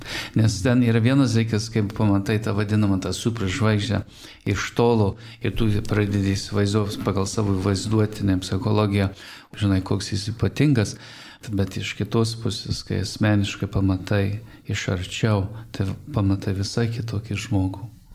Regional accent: Northern Canada, Canada; Gimęs ir augęs Šiaurės Kanadoje.

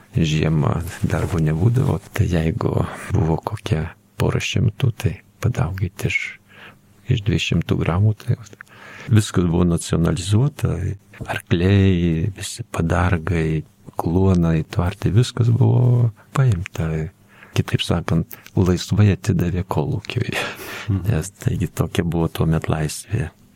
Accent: Gudoniai, Alytus County, Lithuania; accent: Dzūkian; Mano vaikystė prabėgo Krikštonių parapijoje, Gudonių kaime.

